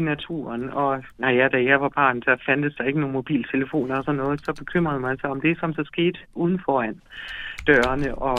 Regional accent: Randers, Central Denmark Region, Denmark; Altså, jeg er jo født og opvokset i Randers, og der var jo altid storken

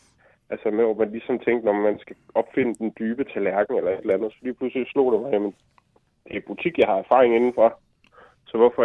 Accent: Hørsholm, Capital Region of Denmark, Denmark; hvis du skal tage for, hvor jeg kommer fra, så kommer jeg fra Hørsholm oprindeligt.

